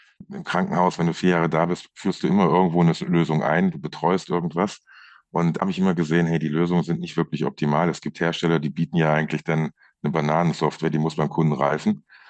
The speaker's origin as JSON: {"language": "German", "region": "North Rhine-Westphalia", "country": "Germany", "tie": "born or raised there", "lives_now": "Ansbach, Germany", "said": "Gebürtiger Niederrheiner, also aus der, ich sage immer, der Stadt vom linken Niederrhein mit dem Provinzfußballclub. Ja, und lebe jetzt seit 10 Jahren in Ansbach."}